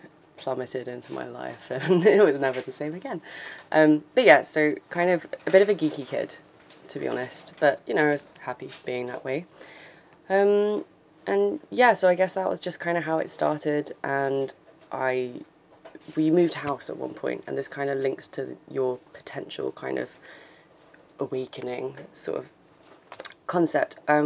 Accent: Cambridge, East of England, United Kingdom; now in Edinburgh, United Kingdom; Near Cambridge, sort of Cambridge, Bedford area, so quite close to London. Yeah, I don't sound very Scottish at all.

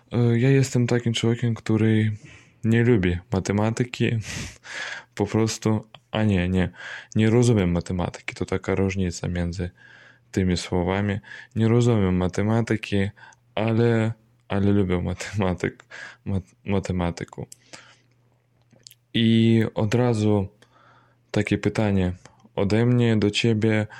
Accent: Belarus; Polish is a second language; mieszkam w Białorusi teraz, jestem Białorusinem, mam zamiar studiować w Polsce

